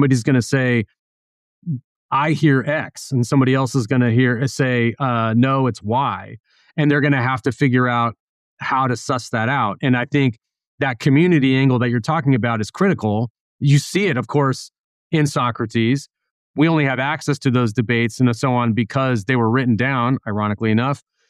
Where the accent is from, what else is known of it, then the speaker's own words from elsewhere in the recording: California, United States; now in Tennessee, United States; I'm a 50-year-old man. I've only lived as long as I've lived. I grew up in California. I live in Tennessee.